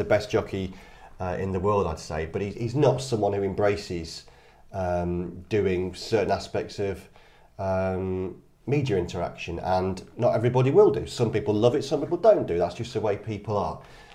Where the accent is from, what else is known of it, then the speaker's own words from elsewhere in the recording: Blackburn, North West England, United Kingdom; because I grew up in Lancashire in Blackburn.